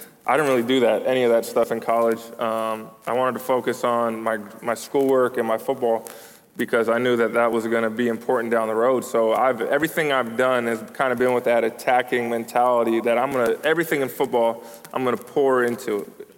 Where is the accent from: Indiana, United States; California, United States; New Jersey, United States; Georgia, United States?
California, United States; I grew up in Northern California. Our high school was in the East Bay.